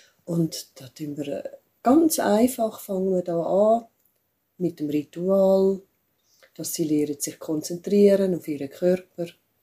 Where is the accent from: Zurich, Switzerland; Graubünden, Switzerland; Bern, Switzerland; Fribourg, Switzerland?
Zurich, Switzerland; ich komme aus Zürich